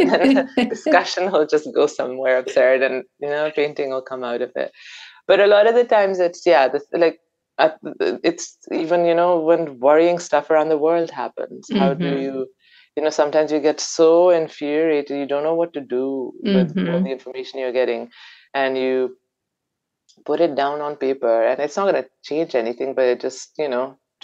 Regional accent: Lahore, Punjab, Pakistan; moved away as an adult; now in Vancouver, Canada; And so I grew up in Lahore. Okay. And then I got married to my husband and moved to Vancouver 10 years ago.

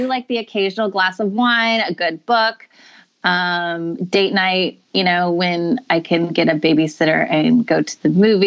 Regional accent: Portland, Oregon, United States; Well, I'm born and raised in Portland, Oregon, aka Portlandia.

